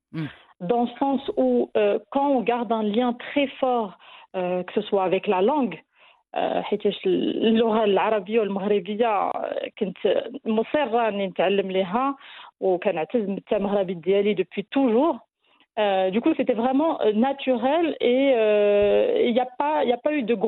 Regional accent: Grand Est, France; moved away as an adult; also born or lived in United States; now in Morocco; je suis issue de la troisième génération des Marocains résidant en France. Je suis née en Champagne-Ardenne, j'ai grandi en France, j'ai fait toute ma scolarité du coup en France, puis aux États-Unis.

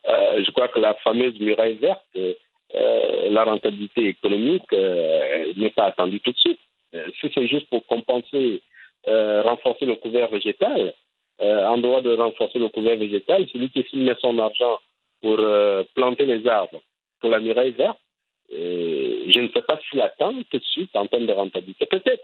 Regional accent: Libreville, Estuaire, Gabon; je suis de Libreville

